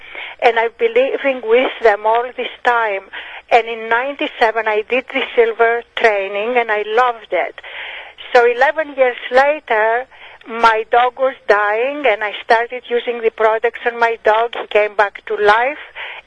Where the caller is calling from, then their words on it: Richfield, Connecticut, United States; I'm calling from Richfield, Connecticut.